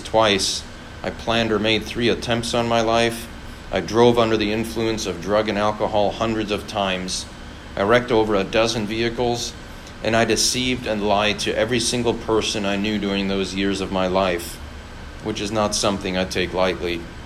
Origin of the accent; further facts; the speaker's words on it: Munich, Bavaria, Germany; now in United States; I was born in Munich, Germany, and grew up in a traditional two-parent, two-child family. I moved to the United States in 1985 when my dad accepted a job opportunity here in the States, and we all moved.